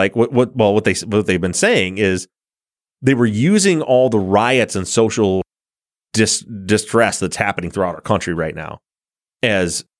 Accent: Michigan, United States; but even though I'm from Michigan, when I drive through Chicago, I cannot do that.

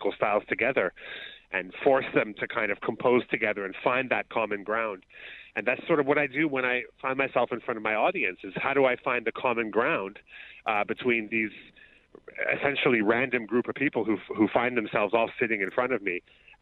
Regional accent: Canada; So I think just being Canadian, having that sort of detachment and that sense of humor that we're known for

